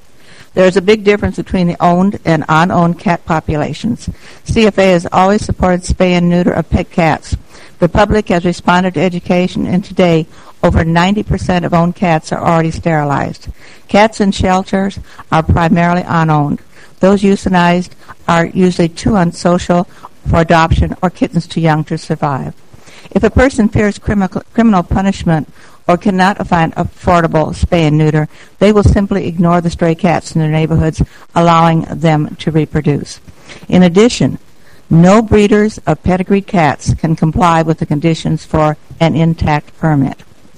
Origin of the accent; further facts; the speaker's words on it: California, United States; I'm from California.